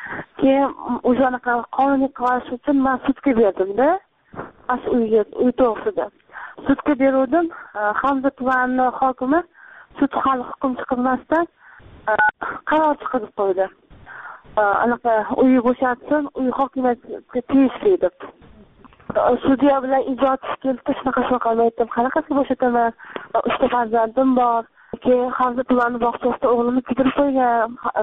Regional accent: Parkent, Tashkent Region, Uzbekistan; Biz shuga 2000 yilga kelganmiz shaharga. O'zim Parkentdanman.

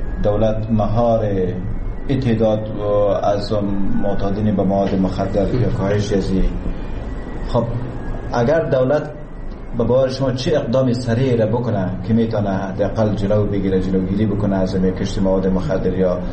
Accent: Baghlan, Afghanistan; مسابق که از بغلان هستیم همچه معذره را نداشتیم.

